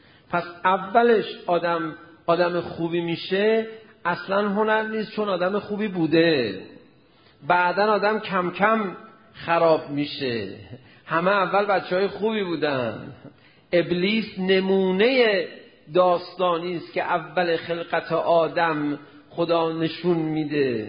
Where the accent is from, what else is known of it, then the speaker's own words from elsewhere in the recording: Iran; first language Persian; من ایرانی تر که نمیشم، چرا برم زیر بارون تر میشم، میشم ایرانی تر. و الا من یه بار ایرانی شدم همون لحظه ای که به دنیا اومدم دیگه جون به جونم کنی من ایرانیم دیگه